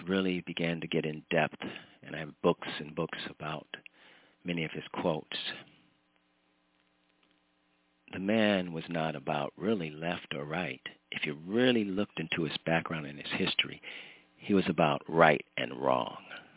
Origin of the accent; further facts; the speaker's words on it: Ohio, United States; now in New Jersey, United States; about as far away from China as my home here in New Jersey, to my hometown in Ohio.